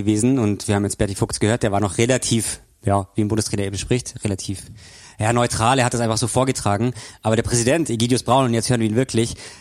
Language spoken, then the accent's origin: German; Germany; Wir sind Deutsche, wir kennen das Symbol dieser Geste